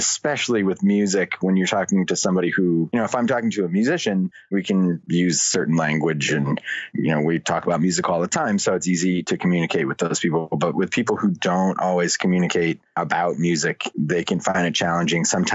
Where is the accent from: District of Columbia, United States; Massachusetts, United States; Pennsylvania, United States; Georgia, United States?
Massachusetts, United States; Boston; So I grew up in the Boston area and I grew up playing music and I liked all different kinds of music.